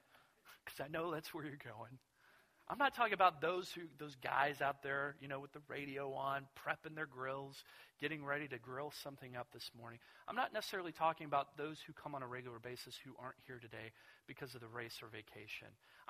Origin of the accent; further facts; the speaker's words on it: Kentucky, United States; And I was offended because I'm from Kentucky.